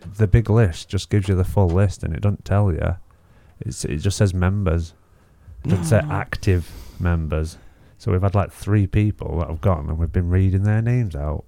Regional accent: Newcastle, North East England, United Kingdom; Yeah, we're from Newcastle somewhere.

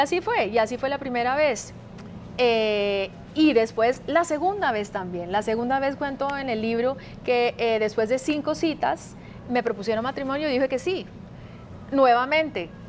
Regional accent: United States; moved away as an adult; now in Colombia; Me crié en Estados Unidos con mi mamá.

